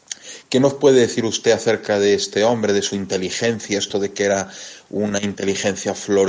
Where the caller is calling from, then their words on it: A Coruña, Galicia, Spain; llamo desde La Coruña